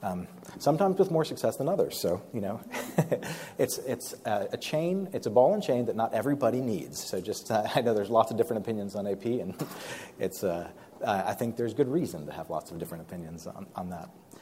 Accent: Tampa, Florida, United States; But I moved down to Florida when I was 7, and I grew up in Tampa.

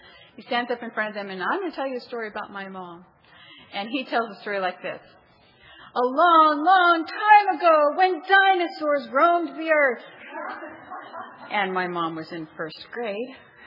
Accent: Beaverton, Oregon, United States; I'm an art teacher at St. Stephen's Academy. I'm from Beaverton, Oregon.

